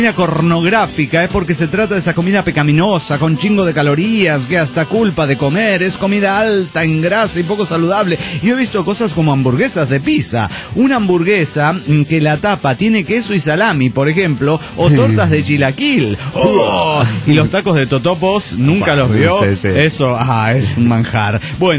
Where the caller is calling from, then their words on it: Saint Cloud, Minnesota, United States; de Saint Cloud, Minnesota.